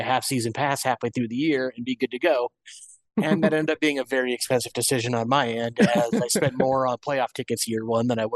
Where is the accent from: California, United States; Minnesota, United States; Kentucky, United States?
Minnesota, United States; Like, you know, I grew up in Minnesota, so I've always been a Twins and a Vikings fan.